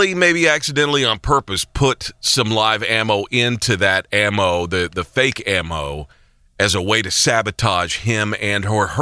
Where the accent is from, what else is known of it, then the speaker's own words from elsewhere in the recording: Oklahoma, United States; I'm a dumbass from McCurtain County